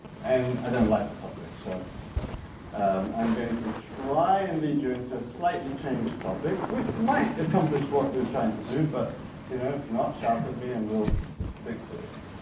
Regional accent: United States; accent: southern; I apologize for my southern accent. It's a little more south than you're probably used to.

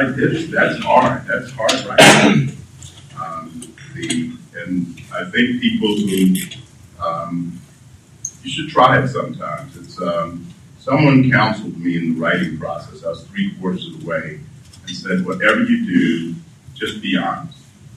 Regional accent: Savannah, Georgia, United States; moved away; I don't know where you're from originally, but I'm not from North Georgia. I'm not from Atlanta. I'm from Savannah. I left here, and I was trying when I stopped in Washington, D.C. in 1979. I was trying to get home.

